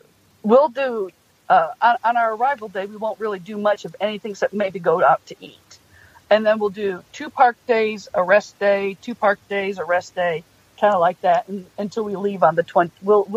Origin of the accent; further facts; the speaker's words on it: Michigan, United States; Exactly, because I grew up in Michigan, and we would travel to Oklahoma and Texas by train.